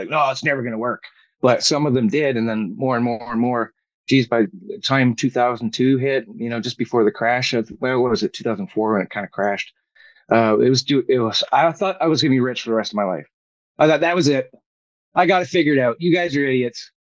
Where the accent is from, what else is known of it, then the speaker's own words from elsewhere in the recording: Vancouver, British Columbia, Canada; born there; Yeah, originally born in Vancouver, and I went out to the Okanagan probably around 12 years ago, back and forth.